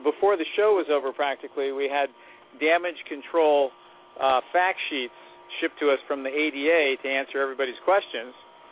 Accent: Walnut Creek, California, United States; Well, what year? I grew up in Walnut Creek.

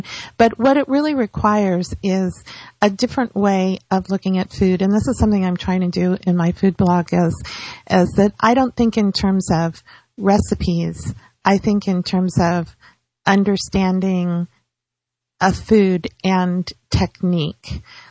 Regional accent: California, United States; now in Florida, United States; because I'm from Northern California, where people cook more than people cook here.

